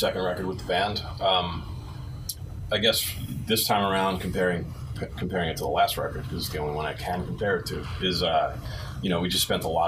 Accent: New York, United States; being a New Yorker, you know, pizza is kind

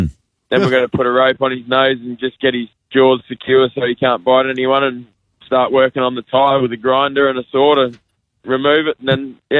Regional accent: Darwin, Northern Territory, Australia; I'm from Darwin, born and bred

